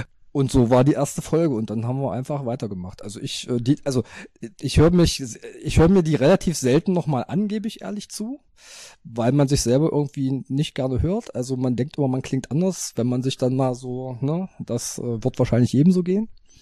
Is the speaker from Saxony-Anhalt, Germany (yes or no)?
yes; Magdeburg, Saxony-Anhalt, Germany; So als Magdeburger Kind